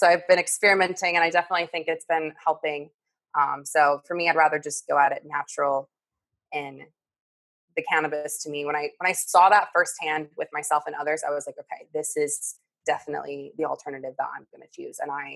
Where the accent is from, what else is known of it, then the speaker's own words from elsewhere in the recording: Indiana, United States; And I'm from Indiana where it's like, no, like it's reefer madness, like very throwback, like old school beliefs